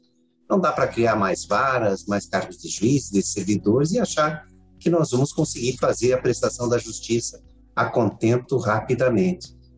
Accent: Paraná, Brazil; já se fazia lá no meu estado de origem, no Paraná, audiências e processos do juizado

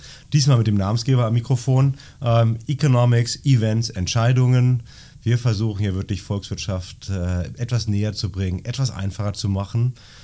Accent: Berlin, Germany; da freue ich mich als Berliner drüber.

